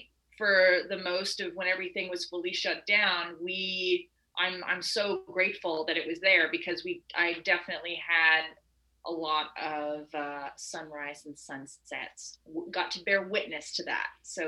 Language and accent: English; Edmonton, Alberta, Canada; Like I was raised in Edmonton, so I'm not like, you know, some, I'm not some fancy city gal.